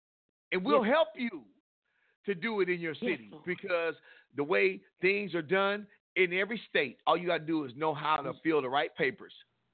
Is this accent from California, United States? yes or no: yes; Compton, California, United States; But God has opened up an avenue in my hometown, Compton, California. Everybody know Compton?